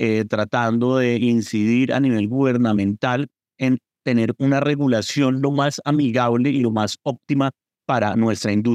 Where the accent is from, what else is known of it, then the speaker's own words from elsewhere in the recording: Bucaramanga, Santander, Colombia; región de Colombia de la cual soy de Bucaramanga, Santander